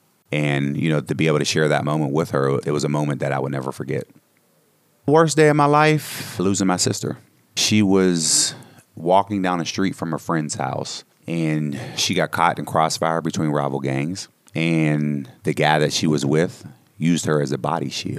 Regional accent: Homestead, Pennsylvania, United States; I was born in 1974. I grew up here in Homestead and grew up in the steel mill days. So a lot of steel mill, steel workers that lived in Homestead.

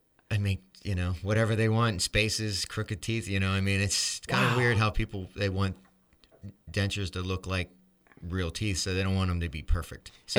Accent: Butler, Pennsylvania, United States; Yeah, I'm born and raised in Butler, but travel around quite a bit, play music.

